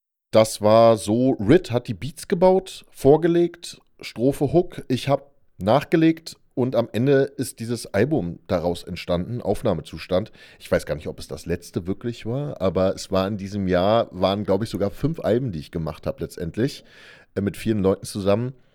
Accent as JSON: {"language": "German", "region": "Berlin", "country": "Germany", "tie": "born or raised there", "said": "Ich komme ja aus Berlin, geborener Berliner."}